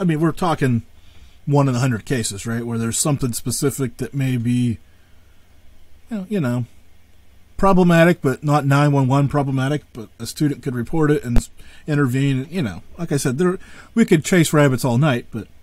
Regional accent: Pennsylvania, United States; I'm from Northwest, so that's unfortunate.

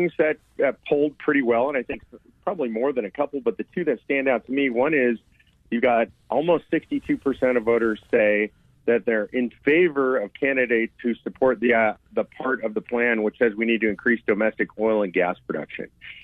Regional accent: Texas, United States; I'm a Texan, so I might be biased

